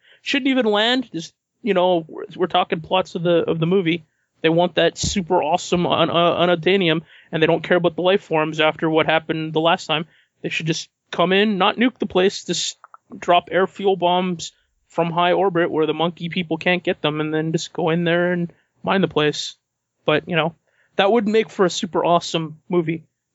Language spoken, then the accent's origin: English; Canada; Because I'm a Canadian, so I got to get that a boot in there, eh?